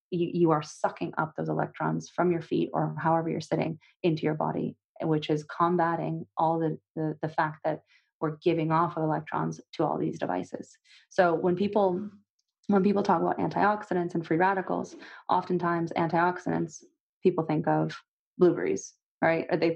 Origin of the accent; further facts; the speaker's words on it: Russia; I'm personally, you know, fair skinned. I'm from Russia originally.